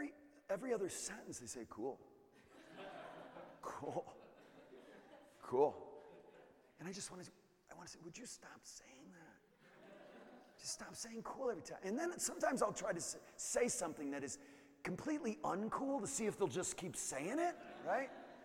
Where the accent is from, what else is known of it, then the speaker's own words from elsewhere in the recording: Northeast, United States; I'm from the Northeast, where people are really straight shooters and make fun of each other constantly. And it's just, I grew up right near New York, and people just bust on strangers, right?